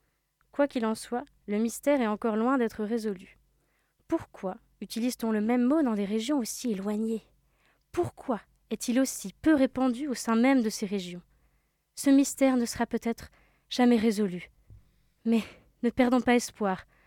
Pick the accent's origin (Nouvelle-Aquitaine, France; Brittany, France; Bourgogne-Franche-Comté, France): Brittany, France; Et tu viens d'où ?» Des Côtes d'Armor.